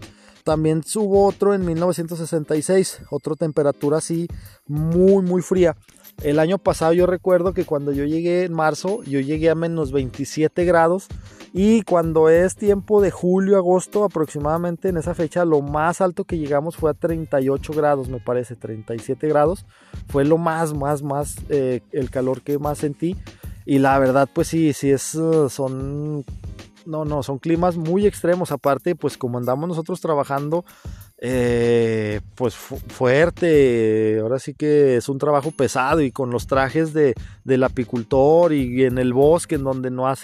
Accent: Mexico; now in Dauphin, Canada; Aquí somos 11 mexicanos nada más, alrededor de 11 mil personas que existen, nada más hay 11 mexicanos.

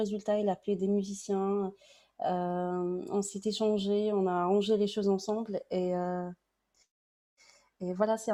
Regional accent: Tunisia; moved away; prévu d'aller chez moi en Tunisie. J'ai écrit une chanson, une nouvelle chanson. J'ai écrit ici parce que j'avais un peu le mal de pays et ça m'a rappelé un peu mes origines

